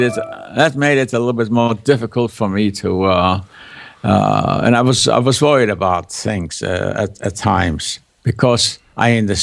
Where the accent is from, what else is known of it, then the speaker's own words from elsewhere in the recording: Leinster, Ireland; We lived in Dublin, and this was a village somewhere within 20 miles or so of my hometown.